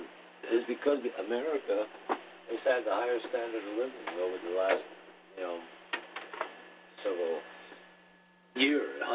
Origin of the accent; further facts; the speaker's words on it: United States; for us to be sitting here, you know, as American citizens, and to be looking at this kind of atrocities happening everywhere